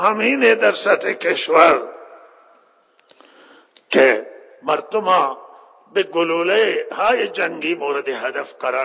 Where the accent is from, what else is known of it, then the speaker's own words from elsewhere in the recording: Iran; همه ما ایرانی هستیم، همه ما از یک سرزمینیم و همه ما هم دردیم.